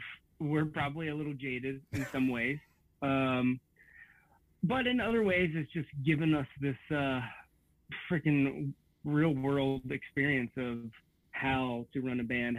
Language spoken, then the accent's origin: English; Bethel, Ohio, United States; Actually, technically, the 500 comes from my hometown of Bethel, Ohio to Graceland is 500 miles.